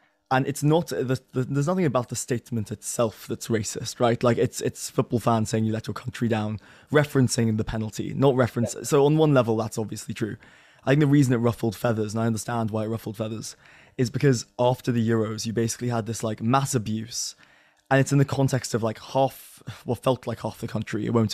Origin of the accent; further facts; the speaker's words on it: London, United Kingdom; I'm a Londoner and I went to university, not in London.